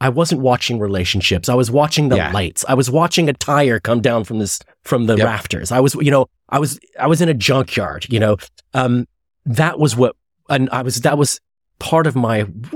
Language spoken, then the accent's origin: English; Chicago, Illinois, United States; Now I haven't gone through and done the years, but we lived in, I grew up in Chicago. And we used to get loads of theater through Chicago, and mom and dad took us to the theater.